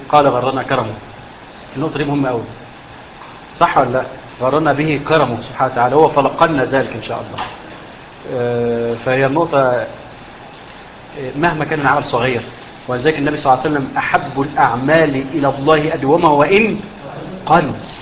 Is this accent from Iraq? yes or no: no; Egypt; يعني عندنا في مصر في سنه من السنوات مش فاكر كانت 2000 ولا امتى